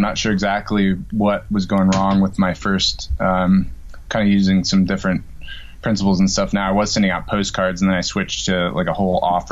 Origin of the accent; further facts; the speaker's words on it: Virginia, United States; I'm from Virginia. My wife is from Oregon.